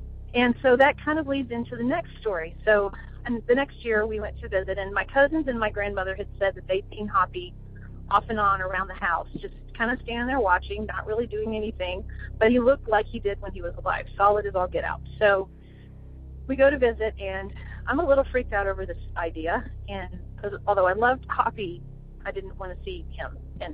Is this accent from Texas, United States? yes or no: yes; Houston, Texas, United States; I'm from Houston, Texas.